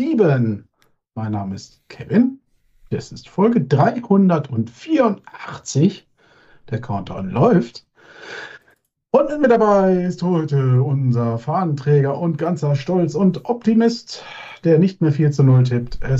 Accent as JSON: {"language": "German", "town": "Aachen", "region": "North Rhine-Westphalia", "country": "Germany", "tie": "born or raised there", "said": "ich bin im Rheinland geboren, in Aachen aufgewachsen, in Öscherjong."}